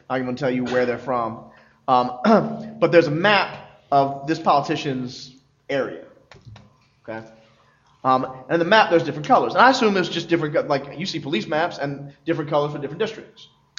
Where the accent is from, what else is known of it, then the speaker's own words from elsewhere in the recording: Philadelphia, Pennsylvania, United States; Philly. I'm from Philly.